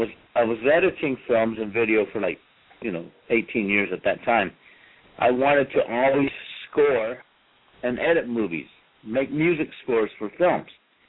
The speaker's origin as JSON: {"language": "English", "town": "Roswell", "region": "New Mexico", "country": "United States", "tie": "born or raised there", "said": "I went to see my mom in Roswell, New Mexico, which is my hometown."}